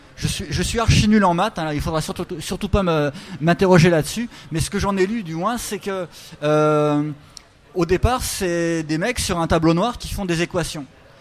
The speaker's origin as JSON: {"language": "French", "town": "Metz", "region": "Grand Est", "country": "France", "said": "Moi, je peux vous dire que je suis de Metz et la centrale qui est pas loin de chez moi, elle est à 30 km."}